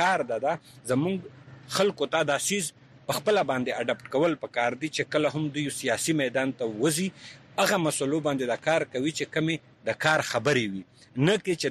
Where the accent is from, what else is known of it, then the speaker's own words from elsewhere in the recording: Khyber Pakhtunkhwa, Pakistan; زه به حیثیت د وزیرستان یو وګړی زما کور په 2009 اپریشن کې